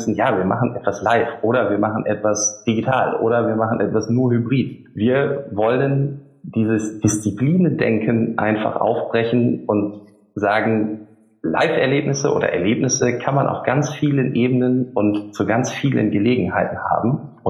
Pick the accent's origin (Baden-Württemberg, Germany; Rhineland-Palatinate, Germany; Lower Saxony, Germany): Lower Saxony, Germany; now in Düsseldorf, Germany; Da ich ja auch nur zugezogener Düsseldorfer bin und kein echtes rheinisches Kind. Ich komme aus dem Emsland. Der eine oder andere mag es kennen. Wir haben mehr Schweine und Hühner als Einwohner.